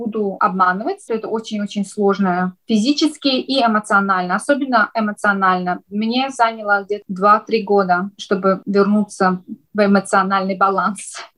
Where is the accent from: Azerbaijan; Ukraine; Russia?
Azerbaijan; Тот факт, то, что я из Азербайджана, я думаю, что это, как говорится, фундамент всего для меня.